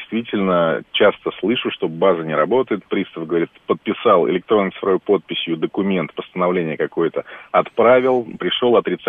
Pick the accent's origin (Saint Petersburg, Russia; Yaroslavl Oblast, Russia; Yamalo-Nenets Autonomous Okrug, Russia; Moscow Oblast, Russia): Moscow Oblast, Russia; Я из Подмосковья.